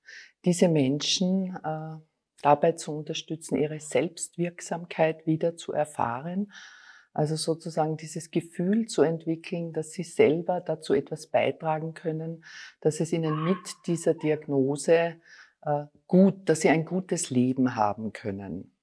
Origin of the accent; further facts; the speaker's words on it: Styria, Austria; also ich bin eine Steirerin, komme aus der Steiermark